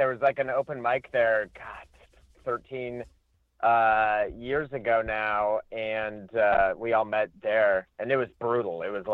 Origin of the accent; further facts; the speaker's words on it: Denver, Colorado, United States; I was born and raised in Denver. I've lived a few other places, but mostly Denver.